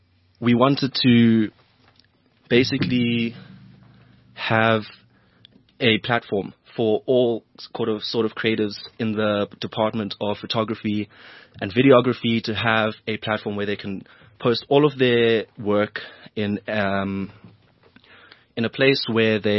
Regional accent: Johannesburg, Gauteng, South Africa; also born or lived in Cape Town; I'm from Johannesburg here. And I started studying at AFTA in Cape Town, and then I moved back down here to Johannesburg just late last year

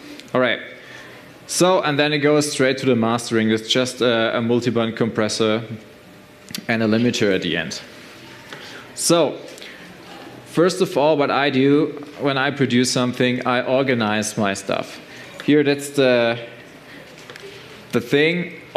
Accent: Stuttgart, Baden-Württemberg, Germany; I'm from Germany, Stuttgart.

